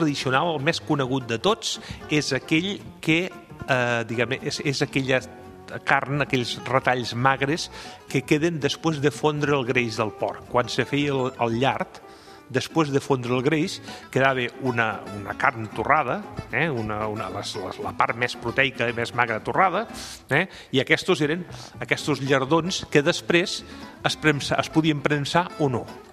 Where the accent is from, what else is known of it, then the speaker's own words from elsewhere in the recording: Catalonia, Spain; now in Barcelona, Spain; sobretot per la meva procedència, sobretot de Terres de Ponent, jo soc de la Conca Barberà, i allà, vull dir, en diuen llardons, i aquí a Barcelona també, que fa molts anys que hi estic